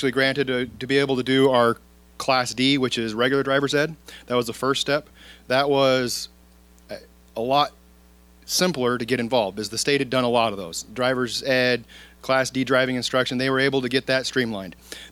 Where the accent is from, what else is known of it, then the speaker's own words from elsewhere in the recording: Kenai, Alaska, United States; I was born and raised here in Kenai, Alaska. Both my parents were born and raised here in Alaska.